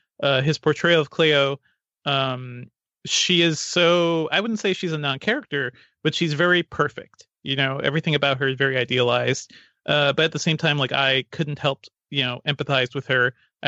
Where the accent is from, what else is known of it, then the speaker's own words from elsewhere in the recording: Guyana; born there; moved away; I was born in South America and I visited there a couple of times since then, in Guyana.